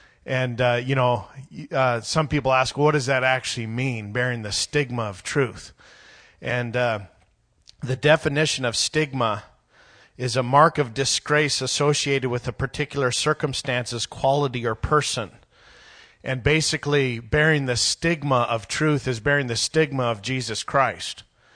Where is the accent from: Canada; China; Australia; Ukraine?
Canada; now in United States; I'm a Canadian, and I never knew the depth